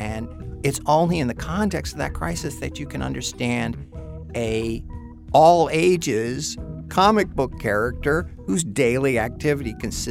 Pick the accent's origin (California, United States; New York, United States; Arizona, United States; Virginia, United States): New York, United States; my experiences walking outside the classroom as a New Yorker watching rising crime reshape the politics of the Upper West Side